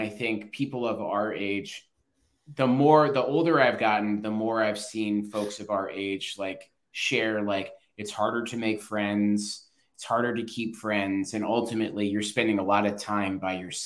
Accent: Long Island, New York, United States; moved away as an adult; also born or lived in Pennsylvania / Virginia / North Carolina; since I moved away from Long Island in 2013, I've lived in Pennsylvania, Virginia, two different places in North Carolina now.

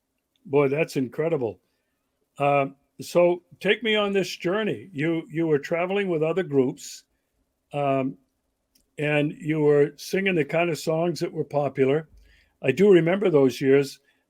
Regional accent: Maine, United States; one of our cross-country trips from Arizona out to the East Coast, because I'm from Maine, and we went back to visit family

